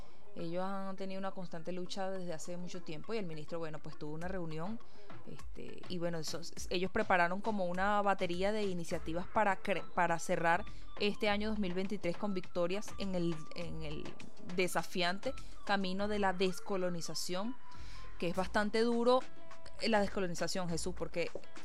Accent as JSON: {"language": "Spanish", "town": "Guatire", "region": "Miranda", "country": "Venezuela", "tie": "born or raised there", "said": "Mira, en mi pueblo, en Guatire"}